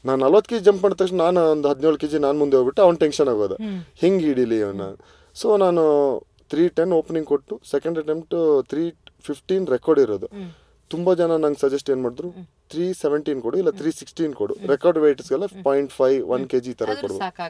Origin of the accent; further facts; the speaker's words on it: Kundapura, Karnataka, India; ನಮ್ಮೂರಲ್ಲಿ ನಮ್ಮ ಕುಂದಾಪುರ ನಾನು ಹೇಳಬೇಕು ಅಂತಂದರೆ